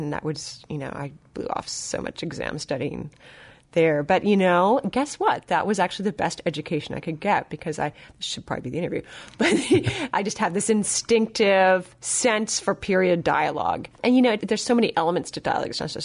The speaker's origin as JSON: {"language": "English", "region": "West Coast", "country": "United States", "tie": "born or raised there", "said": "I grew up on the West Coast."}